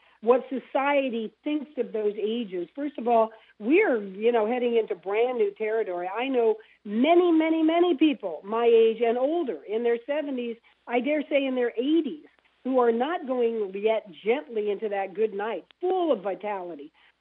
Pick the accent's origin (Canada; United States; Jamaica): United States; Florida; southern Florida, right north of Miami. Literally, overnight, thousands of Cuban exiles came flooding into my hometown.